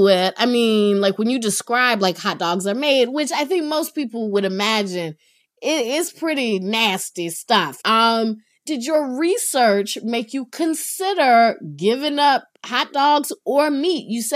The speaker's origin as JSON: {"language": "English", "region": "North Carolina", "country": "United States", "tie": "born or raised there", "said": "So I grew up in North Carolina."}